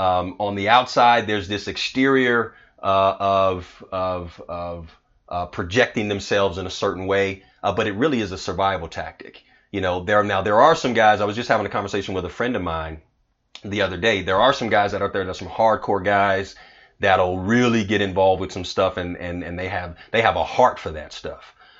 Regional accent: Oakland, California, United States; in Oakland, California. And it was, you know, I was actually raised in church from a kid. You know, growing up in Oakland, it was a situation where I had a mother who was a single parent.

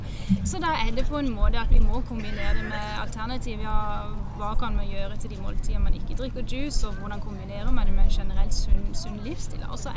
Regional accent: United States; also born or lived in Sørlandet, Norway; now in Norway; jeg jo sørlending, som dere hører kanskje. Men jeg vokste opp I USA

